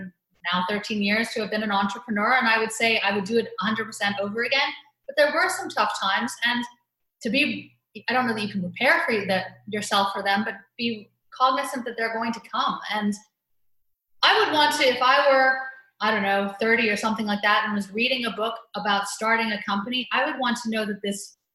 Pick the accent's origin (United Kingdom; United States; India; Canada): Canada; born there; I'm an American, have been an American citizen since birth because my dad is American, but I think because I was born in Canada